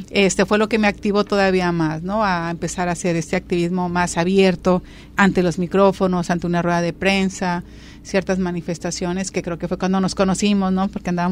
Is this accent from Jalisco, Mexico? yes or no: yes; Puerto Vallarta, Jalisco, Mexico; padres vienen de Michoacán, pero ya somos 6 hermanos. Yo soy la cuarta. Yo ya nací aquí en Puerto Vallarta, en este bendito lugar, allá en los años 1970.